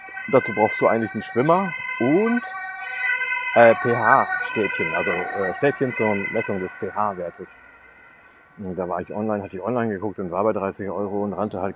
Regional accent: Lower Saxony, Germany; der mir aus meiner Heimatstadt bekannt ist. Die kommen auch aus Osnabrück oder aus Bissendorf.

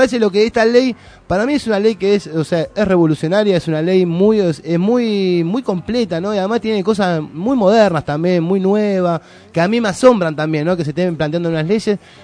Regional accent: Argentina; Eso es la mentalidad que tenemos como argentinos de someter al más débil y solucionar el problema atacando a la víctima

